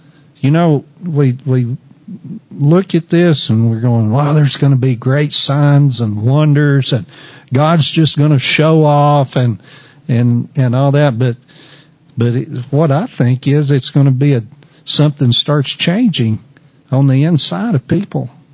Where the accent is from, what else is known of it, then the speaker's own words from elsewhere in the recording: Wheeler, Texas, United States; I'm listening for when it's happening in Wheeler, Texas.